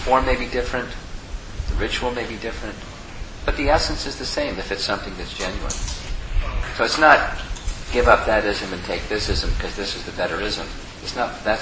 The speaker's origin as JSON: {"language": "English", "country": "United States", "said": "Not just because I'm American, I like freedom."}